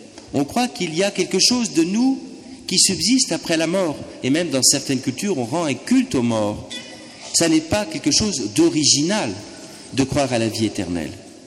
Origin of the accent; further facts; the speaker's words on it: Bordeaux, Nouvelle-Aquitaine, France; Eh bien, vous savez, moi je viens de Bordeaux.